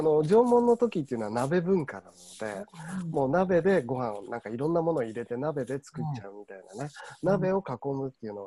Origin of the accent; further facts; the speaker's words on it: Tokamachi, Niigata, Japan; あれはね僕の生まれ故郷の十日町っていうところで出てて